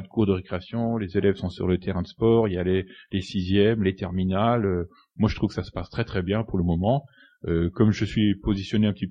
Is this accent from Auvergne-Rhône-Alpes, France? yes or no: no; Mulhouse, Grand Est, France; now in Cairo, Egypt; Je viens d'Alsace, de Mulhouse, où j'étais proviseur adjoint dans un grand lycée de 1250 élèves.